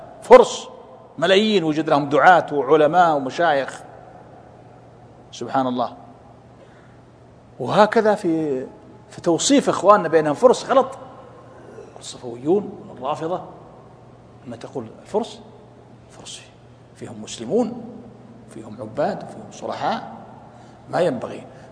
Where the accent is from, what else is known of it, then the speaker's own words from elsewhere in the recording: Kuwait; إننا هنا خمسة حنا أربعة من الكويت